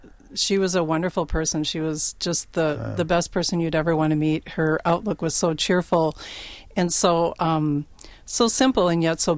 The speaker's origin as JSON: {"language": "English", "country": "United States", "said": "I usually say Fanny just because I'm an American and that's what I'm used to."}